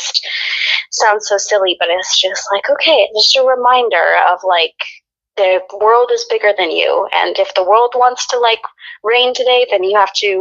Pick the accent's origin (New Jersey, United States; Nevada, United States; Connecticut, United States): Nevada, United States; Las Vegas; I think too, because I'm originally from Las Vegas where it rains like twice a year.